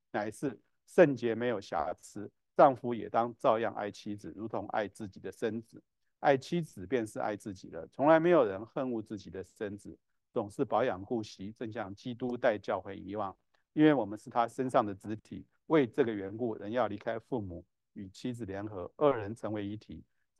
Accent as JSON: {"language": "Chinese", "country": "Taiwan", "said": "就是我们在从台湾来的都当过兵"}